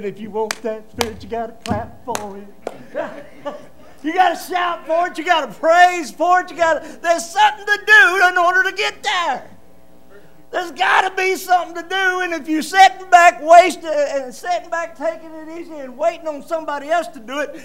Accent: Fort Worth, Texas, United States; now in Arkansas, United States; I was born and raised down around Fort Worth in a big church. And when I got off up here around Arkansas, we get kind of out in the hills and in different places.

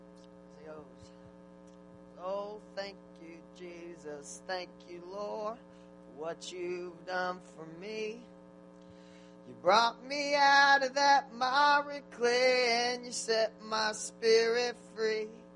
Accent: McAlester, Oklahoma, United States; now in Little Rock, United States; by the way. I'm from McAllister.

